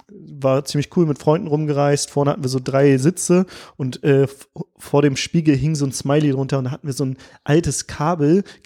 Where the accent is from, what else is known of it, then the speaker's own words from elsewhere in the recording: Lower Saxony, Germany; herzlich willkommen aus meiner Heimat, der Lüneburger Heide.